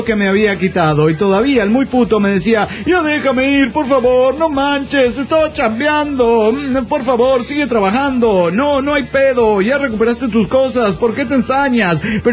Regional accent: Bogotá, Bogotá Capital District, Colombia; Soy de Bogotá, por ahí lo de chilanga, y extranjera porque obviamente soy colombiana y no mexicana.

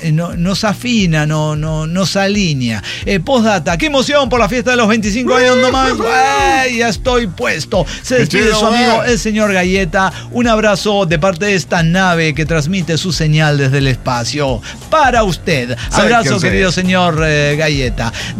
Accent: Guanajuato, Mexico; A mí me vale verga porque soy de Guanajuato.

